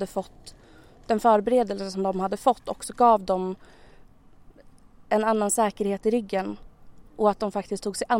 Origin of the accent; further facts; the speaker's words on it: Västerås, Västmanland County, Sweden; now in Tyresö, Sweden; Jag kommer från Västerås från början.